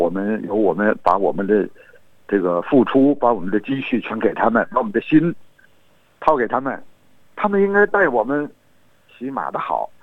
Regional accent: Tianjin, China; 我呢是来自中国天津，我现在已经退休， … 现在住在 Red 社区的 Medibank。

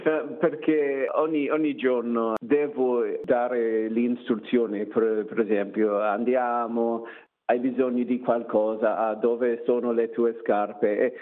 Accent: Australia; Italian is a second language; per me sono australiano e non ho famiglia italiana

